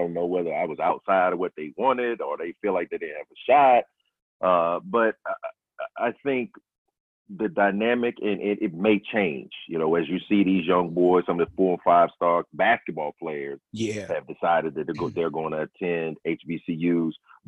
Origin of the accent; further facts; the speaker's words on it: North Carolina, United States; You know, Duke, I'm from North Carolina.